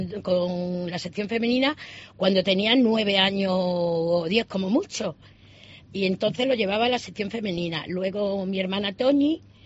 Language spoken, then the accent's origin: Spanish; Cáceres, Extremadura, Spain; yo y mi familia, creo que de las pocas cacereñas que hay